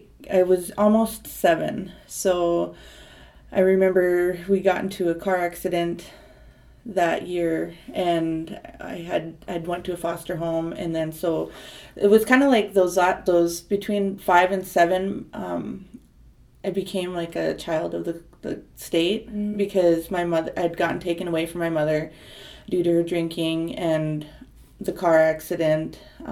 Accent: Dickinson, North Dakota, United States; also born or lived in Mandaree / Williston; Well, I was born in Dickinson, North Dakota. My mother was from Mandaree, which is on the Fort Berthold Reservation, and the first 7 years of my life, I lived with my mother, so we kind of moved around a lot

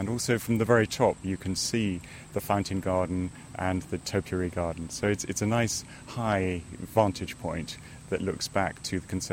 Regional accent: Malaysia; I grew up in Malaysia, where orchids and ferns grow out of tree trunks and out of vertical faces.

